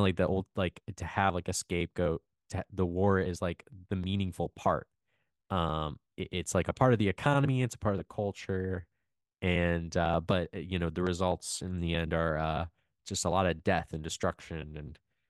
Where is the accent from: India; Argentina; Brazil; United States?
Argentina; Buenos Aires; I'm from Buenos Aires